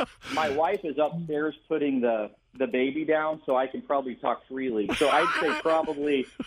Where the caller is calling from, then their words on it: Redondo Beach, California, United States; Calling from Redondo Beach, California.